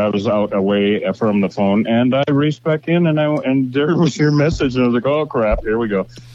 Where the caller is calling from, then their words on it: Bisbee, Arizona, United States; I am in the beautiful Cochise County in southeastern Arizona. I am in Bisbee, the best kept secret in the country.